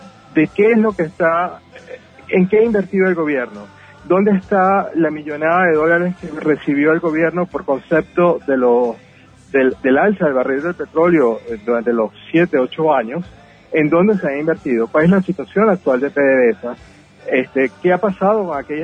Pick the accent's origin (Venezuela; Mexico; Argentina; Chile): Venezuela; Caracas, Capital District; now in Montevideo, Uruguay; tengo 47 años, soy de Venezuela, originario de Caracas. Soy profesional en el área de administración con una mención en gerencia. Tengo 8 meses en Montevideo.